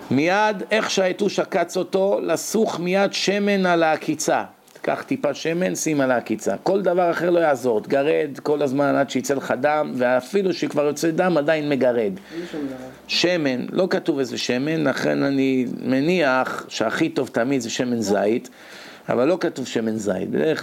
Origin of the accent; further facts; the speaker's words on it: Bat Yam, Tel Aviv District, Israel; כשאני הייתי ילד, היה אצלנו בשכונה איזה אחד, מעולי גרוזיה, יוסף קראו לו, הגרוזיני, ברחוב בלפור 35 בבת ים